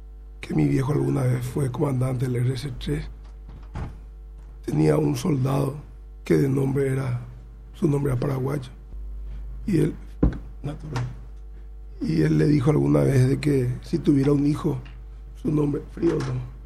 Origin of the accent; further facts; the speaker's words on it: Washington, District of Columbia, United States; born there; Yo nací en Estados Unidos, en Washington DC, en un hospital militar que se llama Walter Reed Hospital.